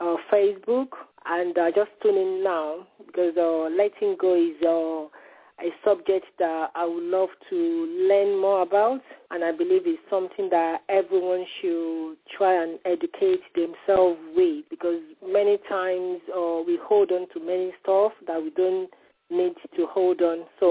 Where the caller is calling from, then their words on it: London, United Kingdom; Yeah, I'm calling from London.